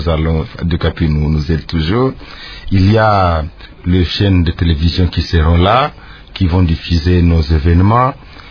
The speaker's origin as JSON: {"language": "French", "country": "DR Congo", "said": "On est Mouchi, je suis fier d'être Mouchi. C'est pourquoi je suis congolais, parce que j'appartiens à la plus grande tribu du Congo."}